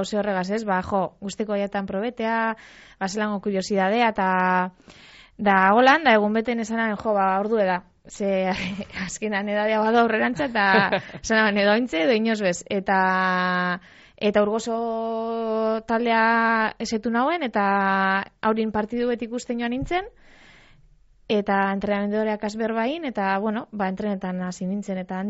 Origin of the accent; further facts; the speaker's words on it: Basque Country, Spain; Ni Arratiatik nator